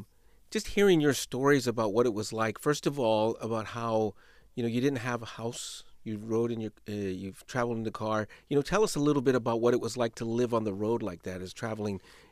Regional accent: Sacramento, California, United States; also born or lived in Fresno; Like I said, I grew up in Sacramento in the Central Valley and then lived in Fresno for a long time.

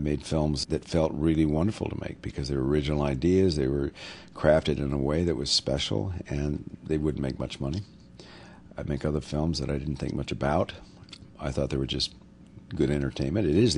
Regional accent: California, United States; I'm a Californian, I'm a native Californian

